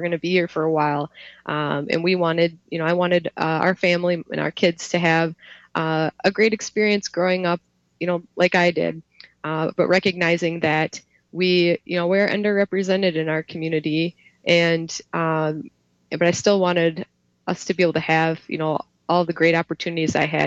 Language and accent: English; India; born there; I am a person of color. I was adopted from India, and I'm used to feeling something, a lot of those feelings